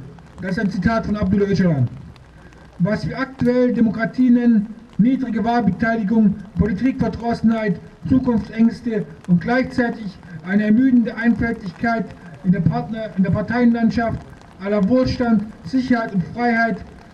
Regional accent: Germany; Ich bin selber Deutscher

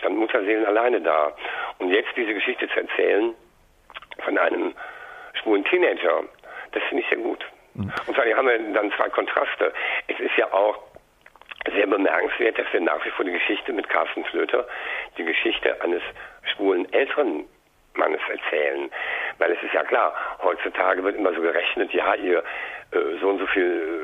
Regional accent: Bonn, North Rhine-Westphalia, Germany; Ich komme aus Bonn, muss man dazu sagen.

